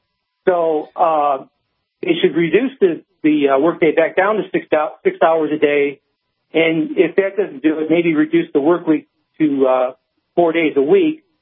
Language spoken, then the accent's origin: English; Detroit, Michigan, United States; I grew up in Detroit, and by that time, a lot of the auto industry was already automated with robots in the 60s.